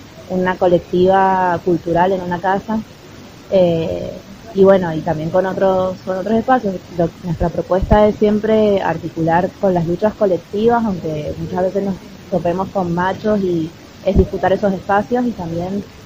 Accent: Mendoza, Argentina; soy de Mendoza, Argentina.

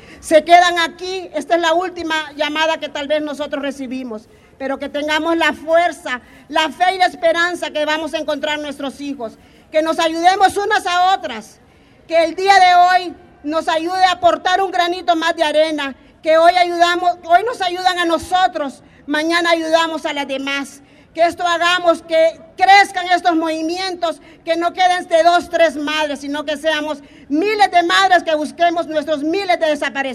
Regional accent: Honduras; Yo soy de Honduras

